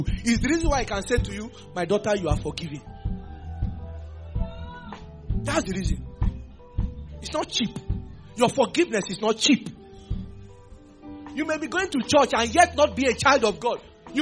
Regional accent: Nigeria; So I'm a Nigerian.

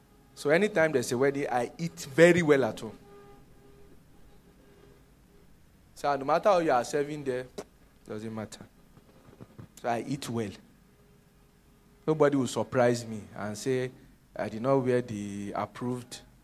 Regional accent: Abia, Nigeria; I said, I'm from Abia State.

